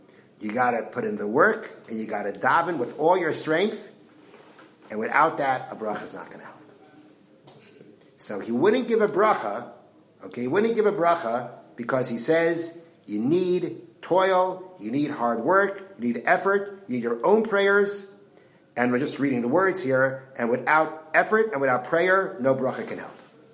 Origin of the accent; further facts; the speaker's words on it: Elizabeth, New Jersey, United States; Yeah, I'm also from Elizabeth, New Jersey.